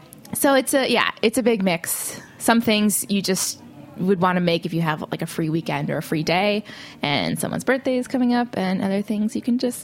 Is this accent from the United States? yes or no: yes; Chicago, Illinois, United States; moved away as an adult; now in New York, United States; So I grew up outside of Chicago. I moved to New York to study classical percussion at Juilliard.